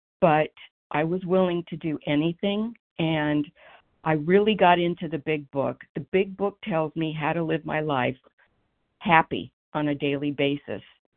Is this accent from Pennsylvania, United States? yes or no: yes; Philadelphia, Pennsylvania, United States; from Philadelphia, and I am a sugar addict.